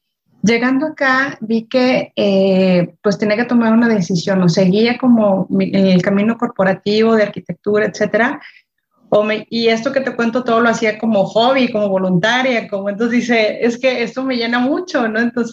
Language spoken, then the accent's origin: Spanish; Mexico; Yo soy de México, entonces en la parte del sur empecé por ahí el voluntariado y luego ya me fui a Perú y otras partes de América.